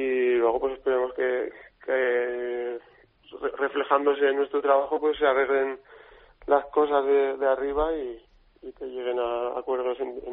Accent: Huesca, Aragon, Spain; salió la oportunidad de volver a mi casa, que era yo soy de Huesca

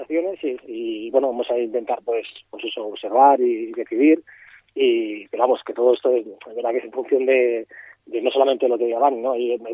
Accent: Barcelona, Catalonia, Spain; born there; en Madrid, he vivido en Zaragoza, he vivido en Mallorca, he vivido en muchos sitios y por suerte en España sí que vienen en cualquier sitio. Nací en Cataluña, en Barcelona, pero vamos, me he adaptado a otras ciudades sin ningún tipo de problema.

